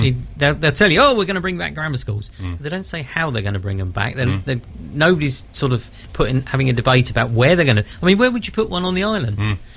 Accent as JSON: {"language": "English", "region": "South East England", "country": "United Kingdom", "tie": "born or raised there", "said": "I was brought up in Buckinghamshire"}